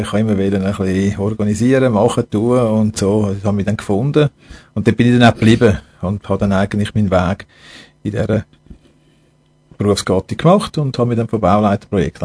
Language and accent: German; Zurich, Switzerland; Also ich bin ein Zürich-Kind. Kreis 4, da bin ich überhaupt sehr stolz drauf, und ich dir davon schon erklärt habe. 64er Jahrgang, dann dort in die Schule aufgewachsen